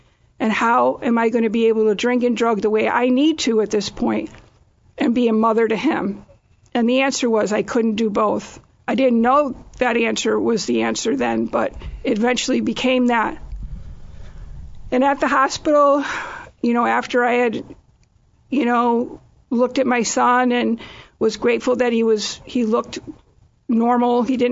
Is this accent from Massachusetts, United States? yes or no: yes; Holyoke, Massachusetts, United States; I'm from Holyoke.